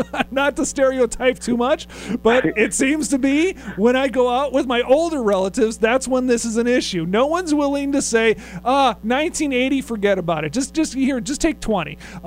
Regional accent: Minnesota, United States; Growing up in Minnesota, this was a constant discussion around the table at Denny's and at the Pannekoekenhuis.

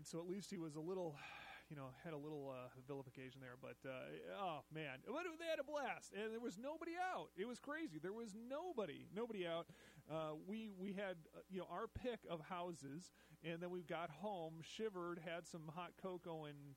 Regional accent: Minnesota, United States; this is just how I remember Halloween from when I was growing up in Minnesota.

